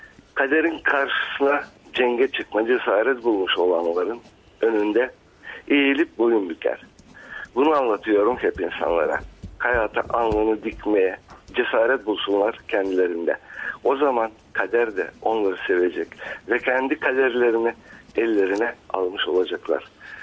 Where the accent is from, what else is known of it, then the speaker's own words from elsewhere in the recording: Deliorman, Bulgaria; Bizi ne Türkler kabul ediyor ne Bulgarlar. Onun için tekrarlıyorum. Biz deli ormanlıyız. Biraz da delilik kanımızda.